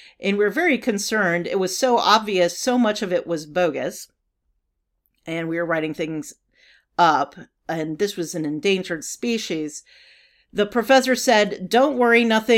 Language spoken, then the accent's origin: English; New York, United States; I'm sure you heard the unspoken word in there, I'm from New York